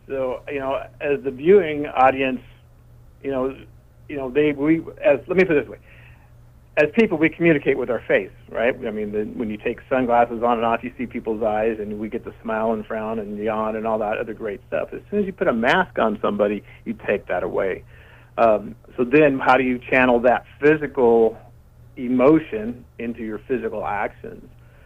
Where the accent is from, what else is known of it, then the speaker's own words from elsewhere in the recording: Tennessee, United States; Yeah, I mean, I'm a Southern boy. I grew up there in Tennessee.